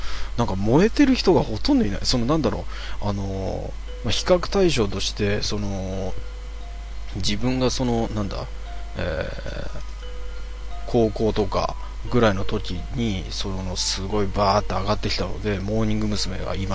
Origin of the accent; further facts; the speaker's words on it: Kanagawa, Japan; 自分神奈川、普通に神奈川生まれで神奈川育ちですねずっと神奈川です